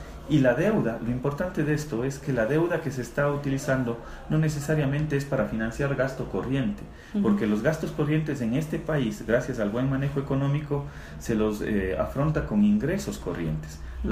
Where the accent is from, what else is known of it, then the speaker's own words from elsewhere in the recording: Ecuador; si creo mucho en mi país y estoy dispuesto a trabajar por mi Ecuador